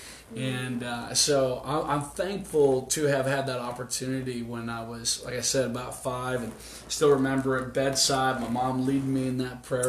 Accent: Minnesota, United States; So so we grew up in Minnesota area and you know, kind of lived there

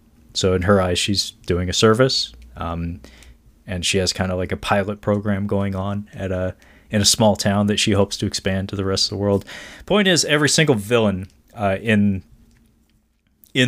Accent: United States; speaking as a Japanese person, or at least half Japanese person, I am American, but ethnically Japanese

